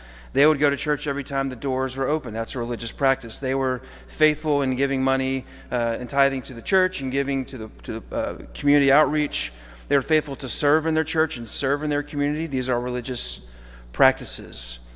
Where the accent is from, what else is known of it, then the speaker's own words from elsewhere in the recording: Houghton, United States; And I grew up in Houghton, and I grew up going to a church on Highway 80 just down the street.